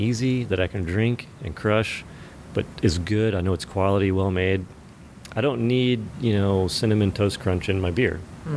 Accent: Asheville, North Carolina, United States; I probably shouldn't say this out loud because I'm from Asheville

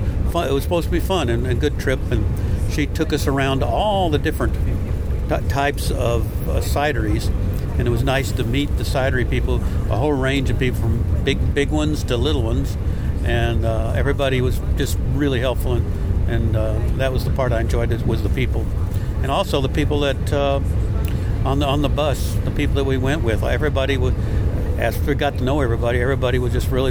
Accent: Oregon, United States; I'm from Southern Oregon, retired marine biologist.

